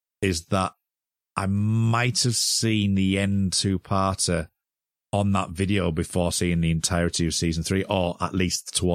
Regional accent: United Kingdom; bearing in mind, we're both British, so, you know, we don't have the same kind of culture as America

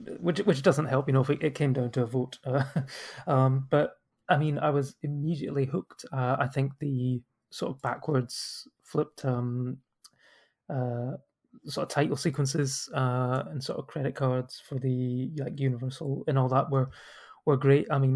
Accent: Scotland, United Kingdom; we are all Scottish, we're all white

